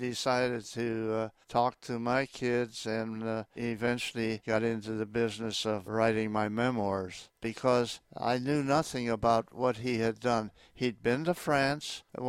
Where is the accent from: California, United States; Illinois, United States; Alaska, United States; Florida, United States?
Illinois, United States; Harvey; also born or lived in Chicago; I was born in Chicago and eventually, we moved to different places, but eventually wound up in Harvey, Illinois, which is where I lived when I signed up to the Marine Corps in 1939.